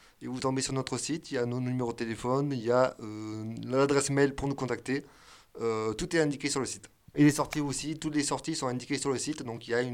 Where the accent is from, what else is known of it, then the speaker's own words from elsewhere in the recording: Avignon, Provence-Alpes-Côte d'Azur, France; Non, pas du tout, effectivement. Je viens plutôt d'Avignon, dans le sud, oui.